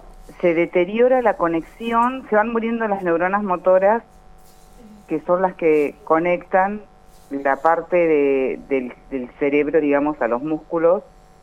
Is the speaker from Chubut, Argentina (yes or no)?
yes; Comodoro Rivadavia, Chubut, Argentina; De hecho, nosotros somos de Chubut, de Comodoro Rivadavia, y acá no hay un especialista que sea de esto.